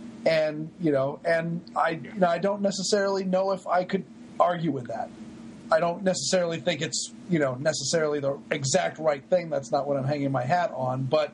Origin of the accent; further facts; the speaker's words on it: Maine, United States; I do live in Massachusetts, and I am from Maine, so therefore ours should not be in my vocabulary.